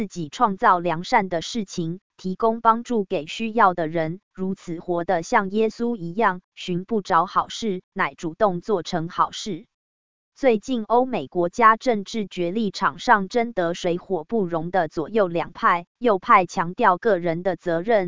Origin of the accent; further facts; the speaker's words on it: Taiwan; 这使我感到生长在台湾着实很幸福